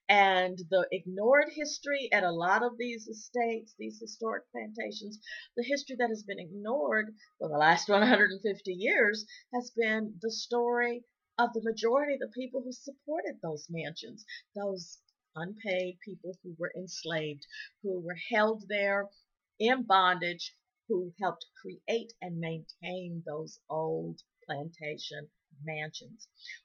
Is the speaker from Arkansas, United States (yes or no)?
yes; Arkansas, United States; so excited to be in Arkansas to celebrate freedom, to celebrate the time when our own ancestors in my home state found freedom